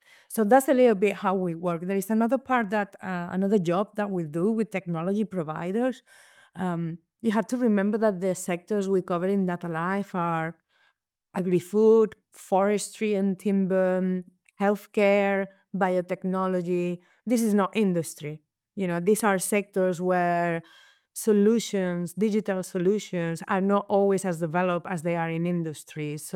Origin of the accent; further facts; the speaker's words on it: Brittany, France; I'm from Brittany